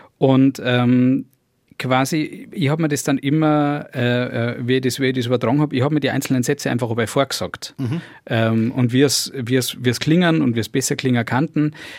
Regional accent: Bavaria, Germany; ich wollte nicht als Bayer erkannt werden.

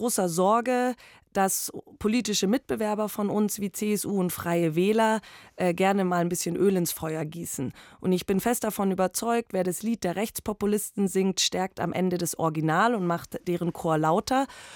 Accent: Herrsching am Ammersee, Bavaria, Germany; Ich bin ja in Herrsching am Ammersee aufgewachsen

